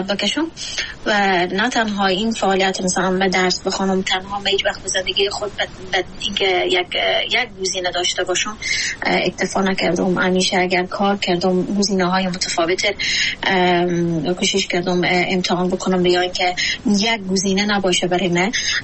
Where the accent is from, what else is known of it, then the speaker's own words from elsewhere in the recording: Afghanistan; ما افغانستانی ها در شرایطی بزرگ شدیم که وقت اقتصادی داریم